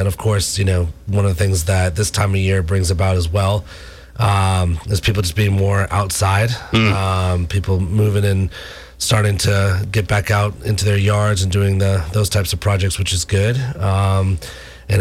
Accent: New England, United States; Well, I'm from New England originally, so you know, we grew up with like Italian sandwich shops

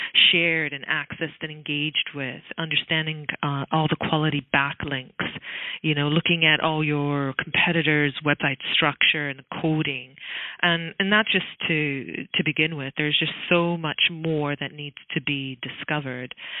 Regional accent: Canada; accent: Canadian; now in Australia; I am Canadian background living in Australia, but I still have the good old Canadian accent.

